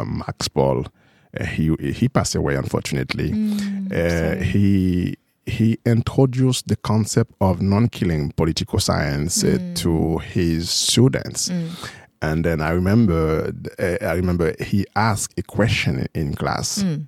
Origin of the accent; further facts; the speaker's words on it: Haiti; you know, I'm from Haiti, as I just said.